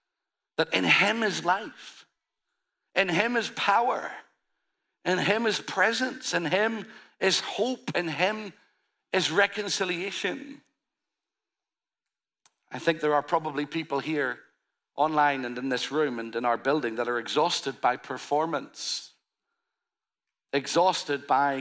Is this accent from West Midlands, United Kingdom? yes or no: no; Northern Ireland, United Kingdom; I come from Northern Ireland.